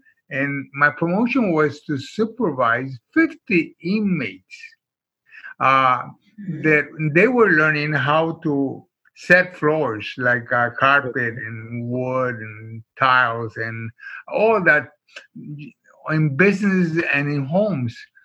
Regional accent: Mexico; also born or lived in Minnesota; now in United States; I came from Mexico and I worked in the fields and I worked in the factories and I worked in everything else. And then I came to Minnesota and I worked in the packing house

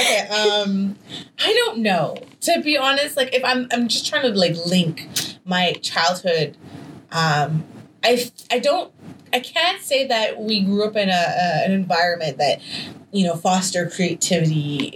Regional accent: Montreal, Quebec, Canada; I didn't get to pursue journalism because it was not something where I'm originally from. I'm from Montreal.

